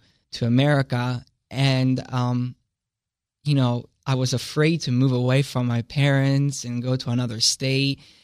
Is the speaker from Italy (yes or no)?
yes; Italy; even though I come from Italy and it's a Catholic-based society culture